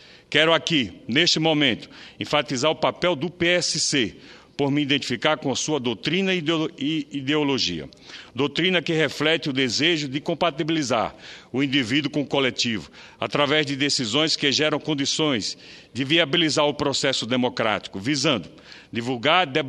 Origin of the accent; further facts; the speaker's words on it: Sergipe, Brazil; Da experiência que tive na gestão estadual e como nordestino e sergipano, sei bem as dificuldades de financiamento